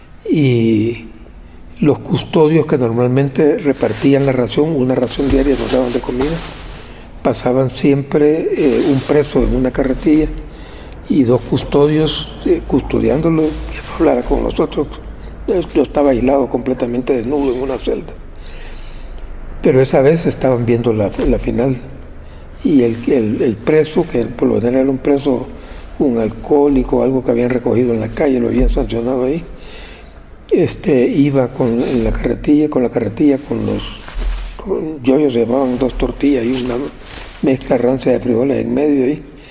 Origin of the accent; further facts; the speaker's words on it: El Salvador; yo me había educado en mi pueblo, un puerto, en instituciones públicas. Mi papá era médico también, entonces, digamos, tenía algunas comodidades y recursos que otra gente no tenía, sobre todo allá en El Salvador.